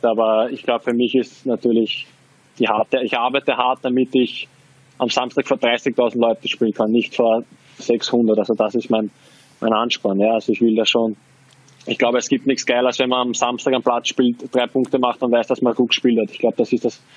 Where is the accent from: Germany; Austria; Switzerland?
Austria; Also ich drücke natürlich jetzt als Österreicher den Linz an die Daumen